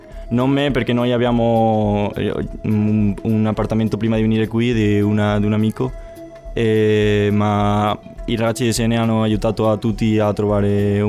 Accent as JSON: {"language": "Italian", "town": "Córdoba", "region": "Andalusia", "country": "Spain", "second_language": "Italian", "lives_now": "Cagliari, Italy", "said": "Di Cordova, nel sud di Spagna."}